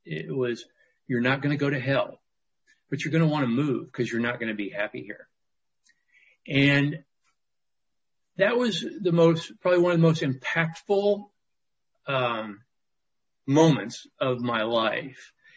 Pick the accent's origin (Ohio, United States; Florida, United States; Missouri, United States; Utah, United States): Missouri, United States; Joplin; By way of background, I am from Joplin, Missouri.